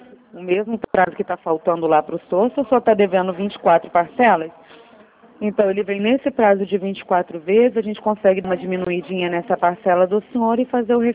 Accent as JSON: {"language": "Portuguese", "region": "Rio de Janeiro", "country": "Brazil", "said": "eu sou daqui da Zona Oeste, né?"}